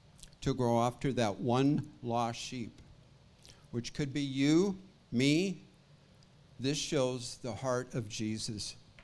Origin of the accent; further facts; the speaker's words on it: Washington, United States; We're originally from Washington State, and from the rain and the moss. Now we live here in the desert and the heat.